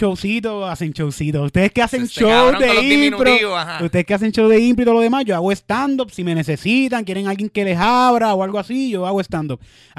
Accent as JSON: {"language": "Spanish", "town": "Cayey", "country": "Puerto Rico", "said": "Yo soy un jíbaro. Totalmente. Realmente yo soy un jíbaro de Calley."}